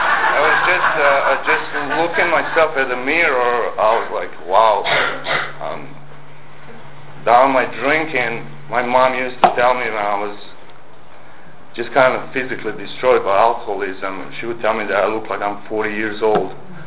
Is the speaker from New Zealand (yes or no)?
no; Croatia; I'm not from York area or this kind of area. I'm from Croatia